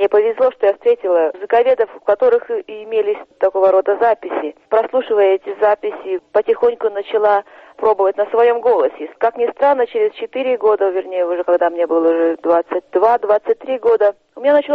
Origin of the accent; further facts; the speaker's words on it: Tuva, Russia; Выросла я в Туве